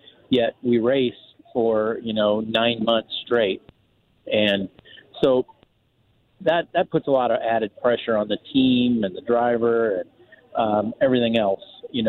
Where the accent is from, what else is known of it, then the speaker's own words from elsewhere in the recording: California, United States; So, you know, I'm from California, and I'm not a 49ers fan.